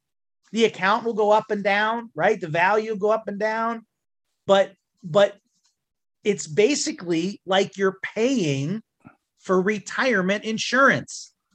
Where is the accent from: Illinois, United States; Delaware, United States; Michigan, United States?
Illinois, United States; I grew up in Illinois, but I spent enough time in Missouri to tell people I come from the show me state.